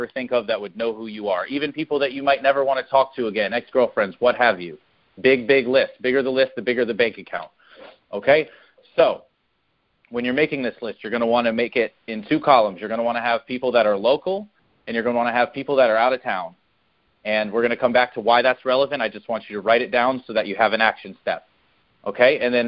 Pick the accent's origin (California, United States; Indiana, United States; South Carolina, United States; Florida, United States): South Carolina, United States; Myrtle Beach; born there; also born or lived in New York; I was born right here in Myrtle Beach, South Carolina. I lived in North Carolina and Wilmington area for a part of my life, and I spent the rest of my life in upstate New York